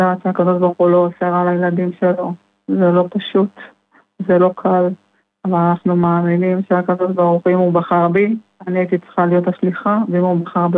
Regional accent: Jerusalem, Jerusalem District, Israel

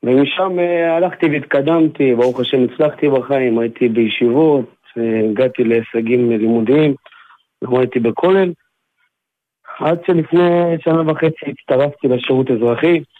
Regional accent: Nahariya, Northern District, Israel; אני גדלתי בנהריה עם שני אחי עד גיל 13-14.

